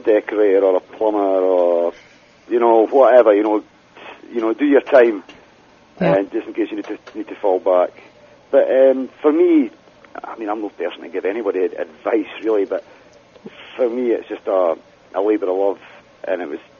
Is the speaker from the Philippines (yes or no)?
no; Timmins, Ontario, Canada; born there; Yeah, I was born in Timmins, Ontario.